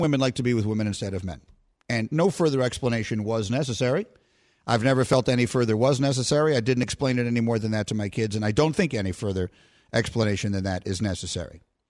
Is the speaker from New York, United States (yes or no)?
yes; New York City, New York, United States; I grew up in Greenwich Village, New York, which in the 70s, when I was growing up there, was probably the most heavily gay neighborhood in the United States.